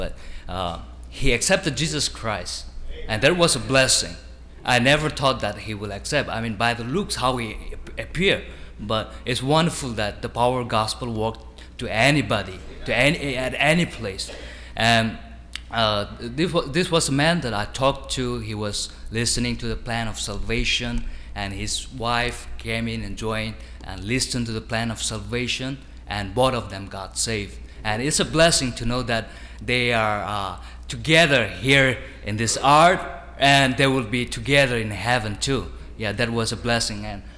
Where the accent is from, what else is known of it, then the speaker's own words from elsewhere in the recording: India; I'm from India.